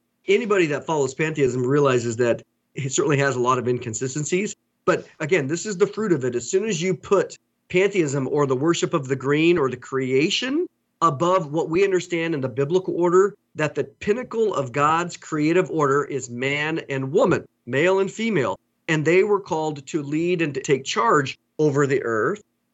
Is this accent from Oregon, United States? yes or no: yes; Oregon, United States; I grew up in Oregon. It's way different than when I was there as a kid.